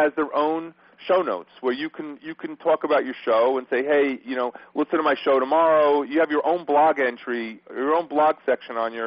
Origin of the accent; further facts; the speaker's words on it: Whitestone, New York, United States; I'm from New York, Long Island.